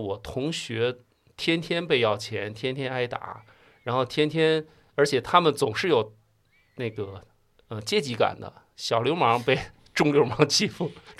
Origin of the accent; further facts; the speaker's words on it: Tianjin, China; 天津的呀，